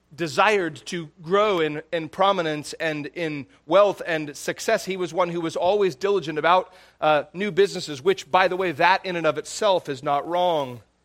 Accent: Astoria, Oregon, United States; I began reading a book called Astoria. It's a book about my hometown and the founding of it.

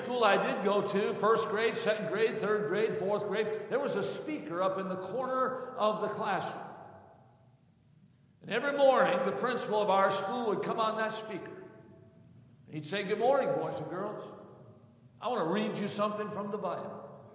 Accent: Watertown, Wisconsin, United States; I didn't go to kindergarten. I grew up in Watertown, Wisconsin, the home of America's first kindergarten.

